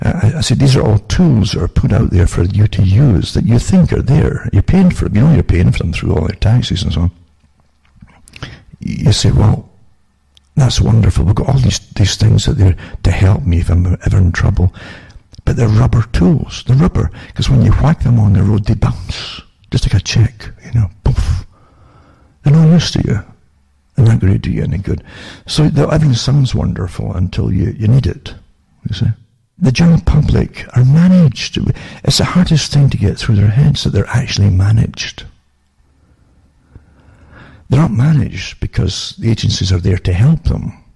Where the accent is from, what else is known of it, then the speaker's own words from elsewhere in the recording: United Kingdom; I think growing up in Britain, it was way ahead of a lot of countries with its psychological techniques embedded in plays and dramas.